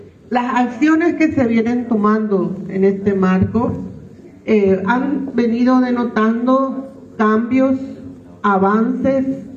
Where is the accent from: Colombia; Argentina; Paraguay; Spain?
Paraguay; nosotros como paraguayos tenemos que demostrar que no somos caníbales